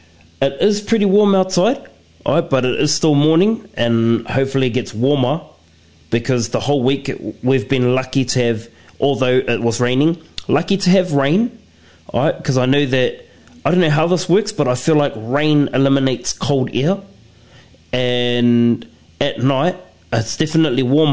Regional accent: Rotorua, Bay of Plenty, New Zealand; I was born and raised in Rotorua, so we have these little streams, which we call creeks, that we would swim in.

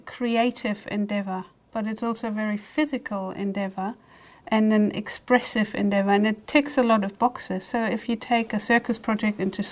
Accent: Germany; moved away as an adult; now in New Zealand; I'm originally from Germany, and I'm very happy to be here.

